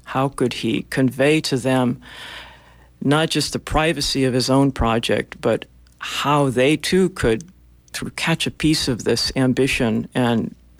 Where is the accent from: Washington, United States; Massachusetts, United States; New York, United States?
Washington, United States; Seattle; I grew up in Seattle, or just on the edge of Seattle, and that was certainly my experience.